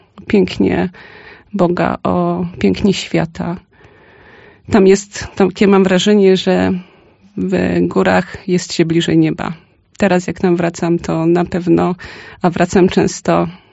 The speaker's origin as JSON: {"language": "Polish", "region": "Lesser Poland", "country": "Poland", "tie": "born or raised there", "said": "Jestem z gór. Mieszkam koło Zakopanego. Mieszkałam. Moje dzieciństwo spędziłam w pięknych okolicach."}